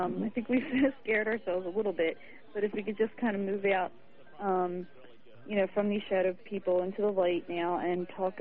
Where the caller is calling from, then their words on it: Philadelphia, Pennsylvania, United States; I'm calling from Philadelphia.